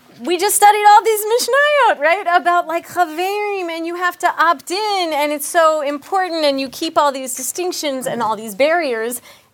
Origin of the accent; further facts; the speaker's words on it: the South, United States; I'm from the South. In the South, there's like a whole, it's very normal, actually, in the South for people who never keep kosher during the year.